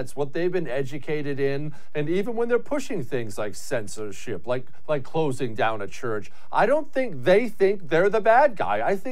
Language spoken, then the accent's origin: English; United States; I was born here in America and raised here in America